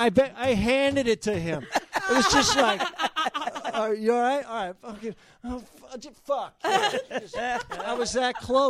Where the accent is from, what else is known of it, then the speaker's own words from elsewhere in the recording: San Diego, California, United States; I grew up in San Diego.